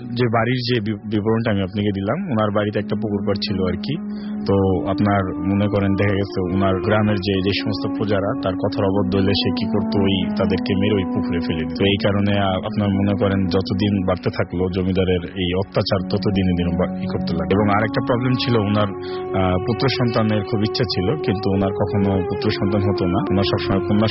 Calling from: Dhaka, Dhaka Division, Bangladesh; আমি মিরপুর সেনপাড়া থেকে এসেছি।

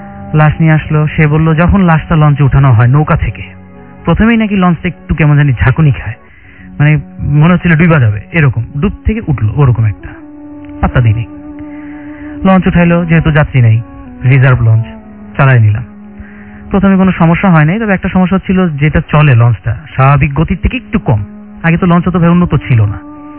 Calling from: Uttara, Dhaka Division, Bangladesh; উত্তরা থেকে এসেছি।

